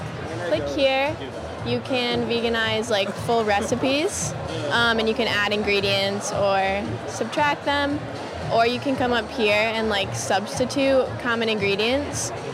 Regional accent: Wolverine, Michigan, United States; I'm a sophomore at the college in Leverett House, and I'm originally from Wolverine, Michigan.

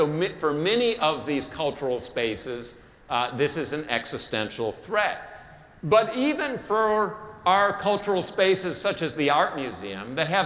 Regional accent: Minneapolis, Minnesota, United States; I grew up in Minneapolis, Minnesota.

